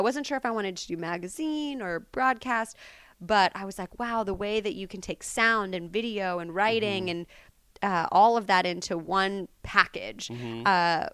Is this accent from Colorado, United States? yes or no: no; Kansas City, Missouri, United States; I went to Indiana University after growing up in Kansas City.